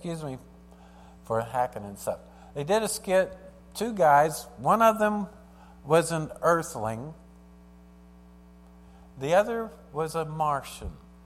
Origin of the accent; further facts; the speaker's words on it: Fort Smith, Arkansas, United States; also born or lived in California; I grew up in Fort Smith, Arkansas. I was born in Fort Smith, 1951. When I was about 6 months old, my dad followed, you know, the Western dream, go west, young man, go west. We moved out to California.